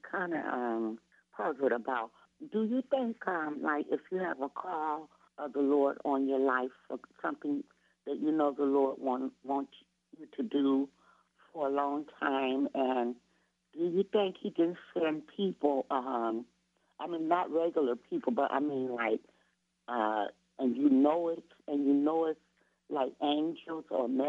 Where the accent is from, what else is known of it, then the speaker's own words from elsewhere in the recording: Detroit, Michigan, United States; First time calling. I'm from Detroit, Michigan.